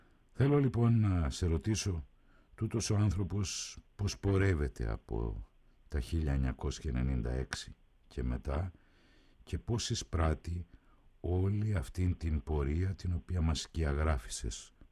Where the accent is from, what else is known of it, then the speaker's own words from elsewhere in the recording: Northern Greece, Greece; Στην ιδιαίτερη πατρίδα μου, στην Βόρεια Ελλάδα, κόντεψαν τα 500 μέχρι να απελευθερωθεί η Βόρεια Ελλάδα.